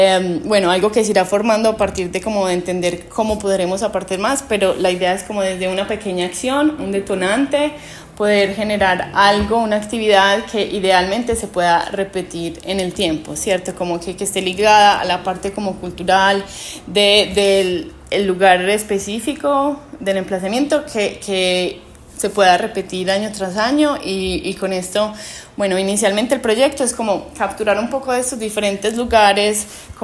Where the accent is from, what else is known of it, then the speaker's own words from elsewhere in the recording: Colombia; que soy de Colombia